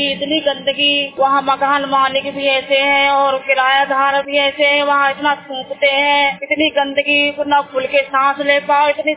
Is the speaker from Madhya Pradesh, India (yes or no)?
no; Kanpur, Uttar Pradesh, India; now in Delhi, India; और हम कानपुर के यूपी के रहने वाले हैं।